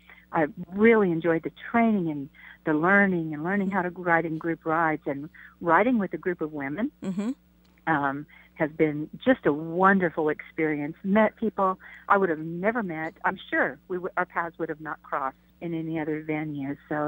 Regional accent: Stillwater, United States; learned that it was coming through my hometown, Stillwater, that sealed the deal for me, truly.

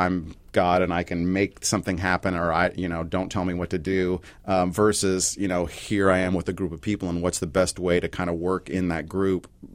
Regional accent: Seattle, Washington, United States; the circumstance of growing up in Seattle and just being around an artistic scene

